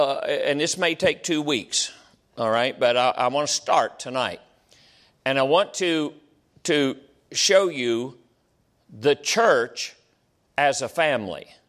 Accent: West Virginia, United States; All right, I'm from West Virginia. That just doesn't sound right to me.

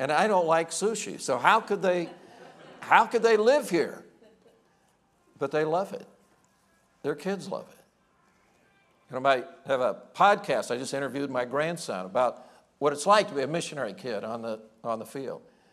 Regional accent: Indiana, United States; Now, as I said, I grew up in Indiana. I grew up in a very, very rural area. It was a coal mining area. Poor farming country.

